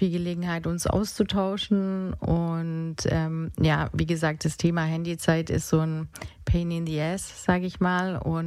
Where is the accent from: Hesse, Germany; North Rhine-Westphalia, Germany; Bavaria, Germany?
Bavaria, Germany; Munich; Ich bin jetzt bei Bettina über Silvester. Ich komme aus München